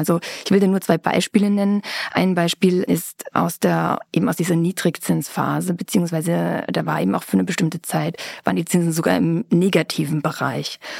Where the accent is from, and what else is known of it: Austria